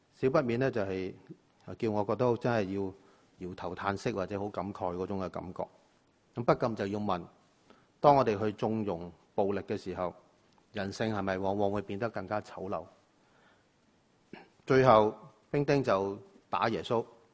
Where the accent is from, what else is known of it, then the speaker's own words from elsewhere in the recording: Hong Kong; 我们香港人现在经常都说搬龙门